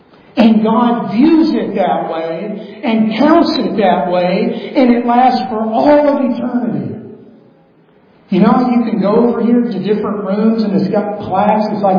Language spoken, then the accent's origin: English; the South, United States; oh, we're from the South and this, by golly, we left the women and children.